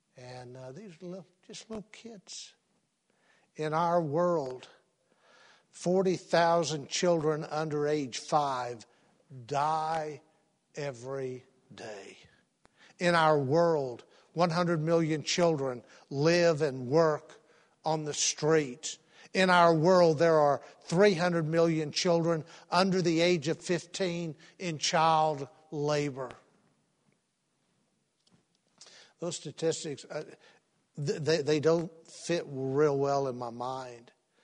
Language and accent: English; Odessa, Texas, United States; Everyone on the block that I grew up in Odessa, Texas, all the mothers stayed home.